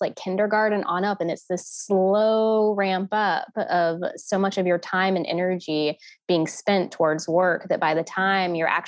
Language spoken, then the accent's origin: English; the South, United States; I was born and raised in the South in a lower income area.